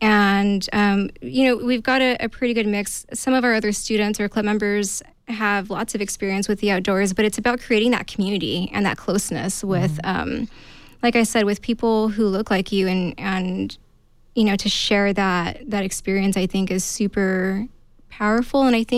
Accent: Fresno, California, United States; Well, I grew up in Fresno, which is about 90 minutes away from three different national parks. And as a youth, I never visited any of those spaces.

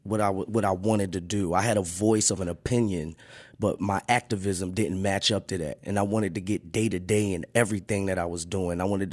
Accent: New York, United States; now in Charlotte, United States; You know, I'm adopted by Charlotte, but I'm from the Bronx, New York

